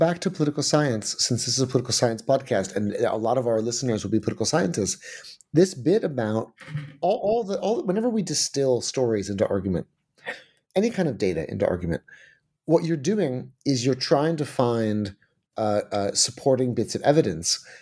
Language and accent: English; United States; As an American who grew up with this completely Manichaean view of the world